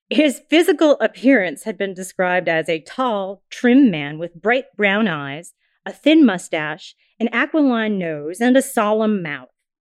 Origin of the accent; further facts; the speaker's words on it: New England, United States; I'm from New England.